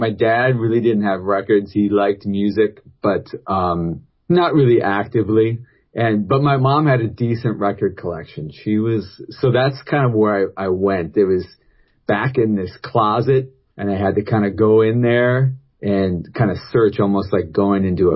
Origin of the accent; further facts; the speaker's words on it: Winona, Minnesota, United States; I grew up in Winona, Minnesota.